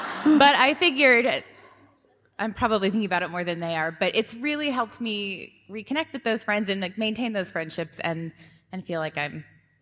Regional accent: Seattle, Washington, United States; also born or lived in Colorado; I'm also from Seattle. And my husband and I moved here about 2 years ago from Colorado.

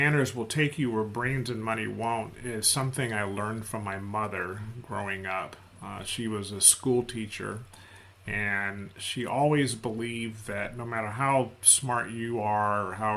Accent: United States; Biographically wise, I'm 64 years old. I'm an American. I'm a Black American

